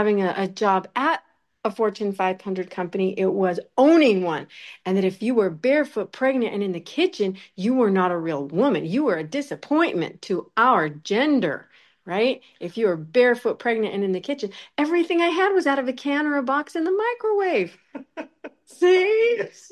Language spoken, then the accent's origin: English; Washington, United States; I come from Washington State, USA.